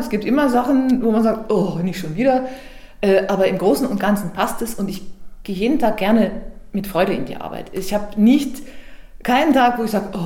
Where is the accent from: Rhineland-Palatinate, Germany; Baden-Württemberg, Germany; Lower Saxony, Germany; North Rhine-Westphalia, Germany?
North Rhine-Westphalia, Germany; Mönchengladbach; accent: Rhenish; now in Bavaria, Germany; Ich bin gebürtig aus Nordrhein-Westfalen.